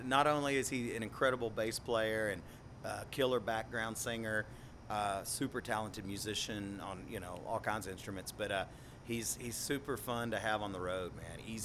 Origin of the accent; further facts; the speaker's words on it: Big Spring, Texas, United States; now in Austin, United States; Born and raised in Big Spring, but West Texas, you know.